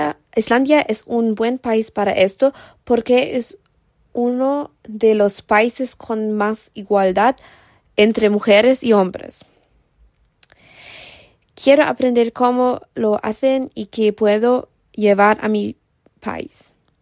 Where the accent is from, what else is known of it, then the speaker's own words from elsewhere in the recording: Vienna, Austria; Spanish is a second language; tengo 17 años. Soy de Viena, que es la capital de Austria.